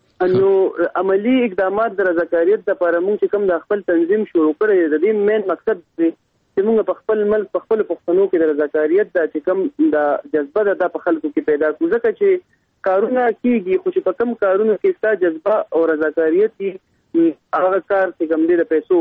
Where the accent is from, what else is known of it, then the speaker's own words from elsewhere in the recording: Mardan, Khyber Pakhtunkhwa, Pakistan; زه د مردان د سیمې سره تعلق لرم او موږ پښتانه یو